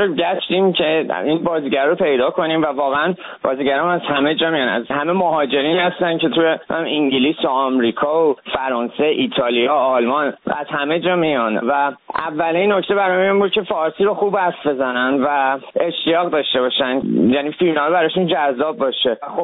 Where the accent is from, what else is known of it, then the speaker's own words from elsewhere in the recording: Iran; من چون 18 روزه است تو ایران زندگی کردم، بزرگ شدم